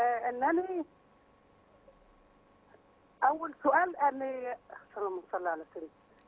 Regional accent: Cairo, Cairo Governorate, Egypt; احنا من القاهرة وميتنا من الشرقية.

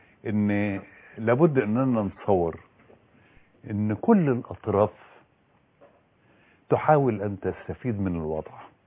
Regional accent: Egypt; الاساس هو احنا كمصريين

